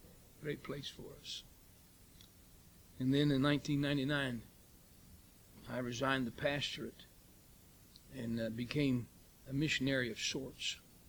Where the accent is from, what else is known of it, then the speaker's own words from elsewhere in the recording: West Virginia, United States; born there; moved away as an adult; I was born in West Virginia. Anybody here born in West Virginia admit to it? I left there as soon as I learned it was permitted and moved to Akron, Ohio.